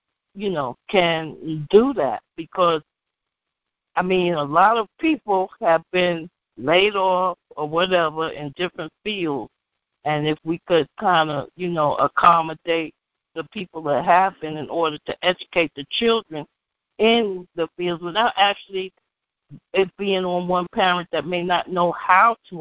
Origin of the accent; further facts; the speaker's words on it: New York City, New York, United States; I'm from the Bronx, but I worked in Manhattan.